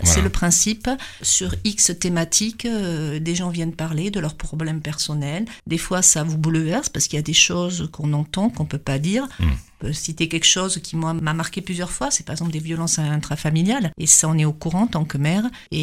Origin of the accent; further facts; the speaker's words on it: Occitanie, France; je viens de l'Aveyron et dans mes petits villages, clairement, c'était le quotidien.